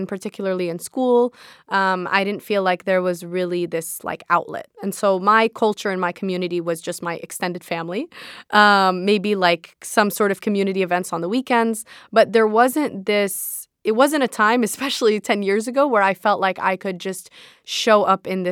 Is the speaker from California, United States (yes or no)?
yes; San Diego, California, United States; And I think that I grew up in San Diego my whole life.